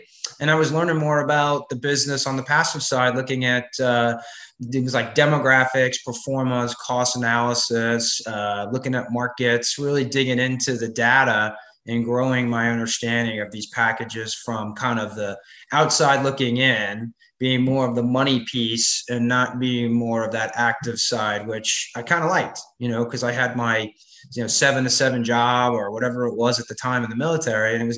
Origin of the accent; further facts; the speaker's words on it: New York City, New York, United States; You know, I was from Brooklyn, New York, went to college in the Bronx and in New York, graduated in 97, a long time ago.